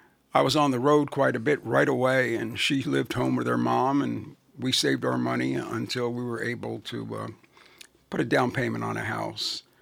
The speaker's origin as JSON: {"language": "English", "town": "Newark", "region": "New Jersey", "country": "United States", "tie": "born or raised there", "also_born_or_lived": "Bloomfield", "said": "I grew up, started in Newark. Okay. I lived there till I was 13 years old. Then I moved to Bloomfield."}